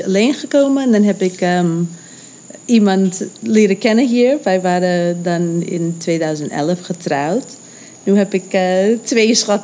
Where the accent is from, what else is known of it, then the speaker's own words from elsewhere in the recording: United States; Dutch is a second language; now in Netherlands; Als Amerikaan kan je niet zomaar blijven.